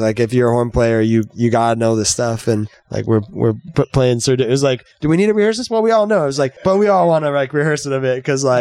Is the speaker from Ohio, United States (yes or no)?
no; Seattle, Washington, United States; I grew up in Seattle.